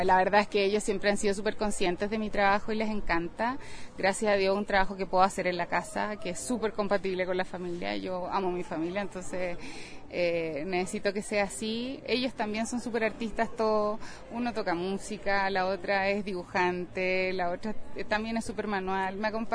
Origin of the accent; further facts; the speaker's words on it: Chile; now in Guadalajara, Mexico; Yo soy chilena, llevo 7 años viviendo acá en Guadalajara.